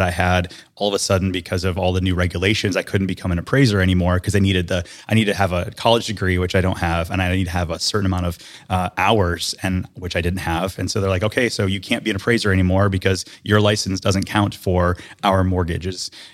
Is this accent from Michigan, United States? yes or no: yes; Detroit, Michigan, United States; I grew up in Detroit, Michigan, and got into real estate at 18.